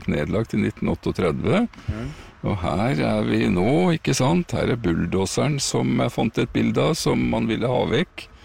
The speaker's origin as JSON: {"language": "Norwegian", "town": "Askim", "region": "Østfold", "country": "Norway", "tie": "born or raised there", "also_born_or_lived": "Mysen", "said": "komme tilbake til gamle trakter, ikke så langt fra Moss, og fra der vi har vokst opp først I Mysen og så I Askim."}